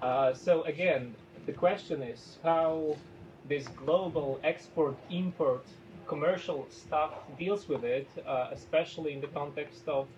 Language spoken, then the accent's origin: English; Poland; I'm from Poland, mm-hmm. And essentially, when I came here 5 months ago